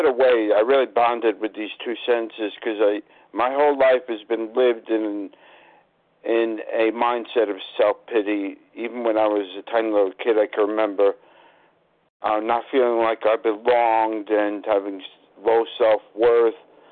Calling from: Astoria, New York, United States; from Astoria, New York.

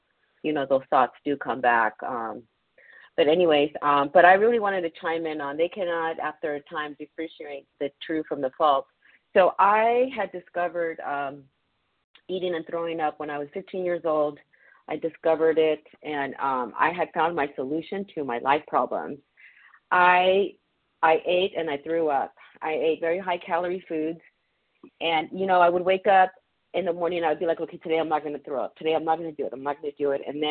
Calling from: California, United States; I'm calling from California.

